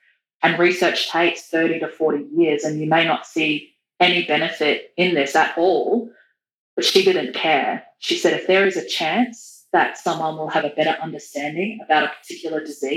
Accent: Yarrabah, Queensland, Australia; So I'm from Yarrabah in Far North Queensland.

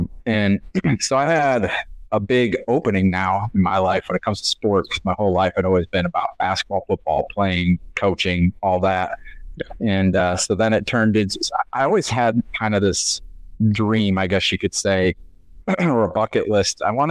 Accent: Flint, Michigan, United States; I grew up in Flint, Michigan. So I'm a big Detroit Pistons fan

